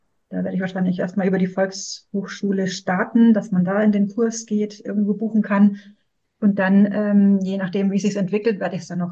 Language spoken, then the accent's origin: German; Bavaria, Germany; Ich werde dann natürlich in meiner Heimat, im schönen Frankenland, in Nürnberg und Fürth anbieten.